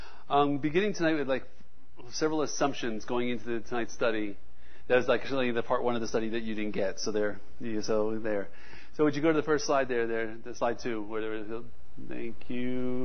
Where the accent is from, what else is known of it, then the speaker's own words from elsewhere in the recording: New York, United States; also born or lived in Florida / Arkansas; now in Oklahoma, United States; So I am from New York, lived in Florida, lived in Arkansas as a pastor at Calvary Chapel Texarkana, moved to Oklahoma